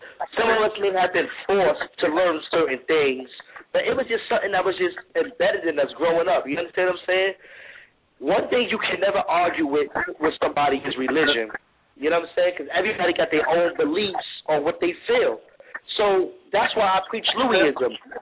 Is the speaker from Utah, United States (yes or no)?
no; Bronx, New York, United States; I'm from the Bronx.